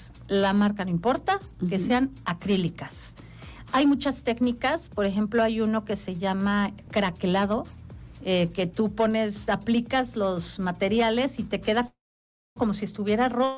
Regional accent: Mexico City, Mexico; Yo soy de la Ciudad de México, okay, y empecé a pintar allá

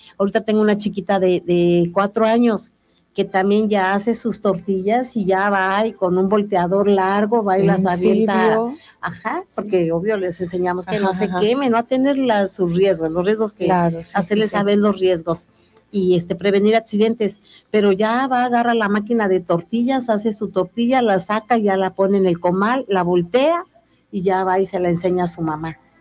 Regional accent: Mexico; Y si no la valoramos nosotros mismos como mexicanos, como comunidades, ¿sí?

